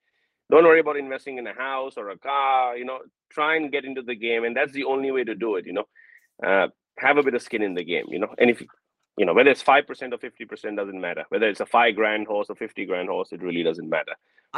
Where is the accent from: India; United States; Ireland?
India; when I grew up in India